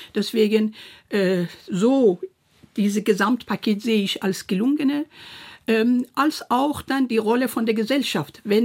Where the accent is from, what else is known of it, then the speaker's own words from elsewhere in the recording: Iran; now in Germany; ich bin Deutsch-Perserin, ich bin momentan auch Perserin, aber auch Deutsche, offiziell gesehen, und kulturell natürlich sowieso, aber viele Aspekte waren in meinem Herkunftsland mir verwehrt worden.